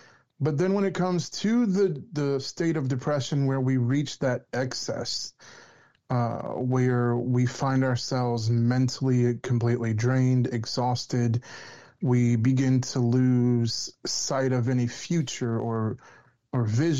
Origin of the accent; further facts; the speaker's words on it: Louisiana, United States; I'm southern times like 10 because I'm down from Louisiana.